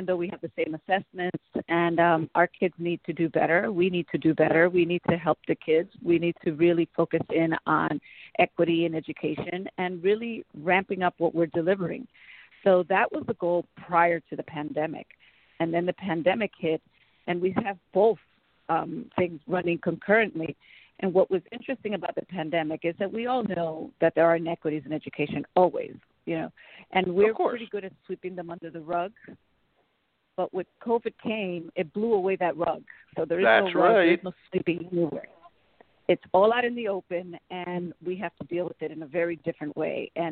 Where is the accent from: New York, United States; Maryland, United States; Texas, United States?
New York, United States; New York City; I am. I'm from New York City, yes.